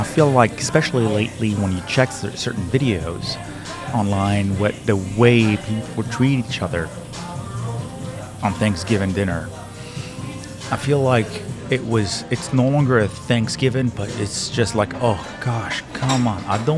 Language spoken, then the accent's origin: English; Morocco; now in United States; We didn't have it. I grew up in Morocco.